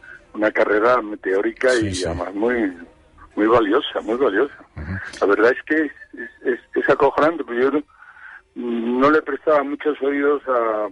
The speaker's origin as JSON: {"language": "Spanish", "town": "Granada", "region": "Andalusia", "country": "Spain", "said": "Soy de Granada."}